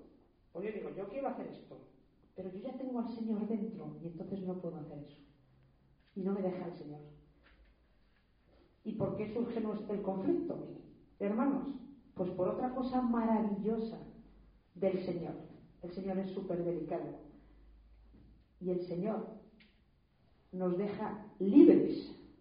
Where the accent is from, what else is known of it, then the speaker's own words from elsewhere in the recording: Ávila, Castile and León, Spain; en Ávila, que yo soy de Ávila